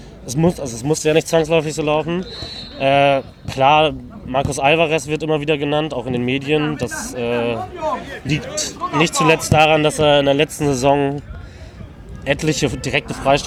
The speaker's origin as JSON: {"language": "German", "town": "Oldenburg", "region": "Lower Saxony", "country": "Germany", "tie": "born there", "said": "Ich studiere in Osnabrück, komme gebürtig aus Oldenburg"}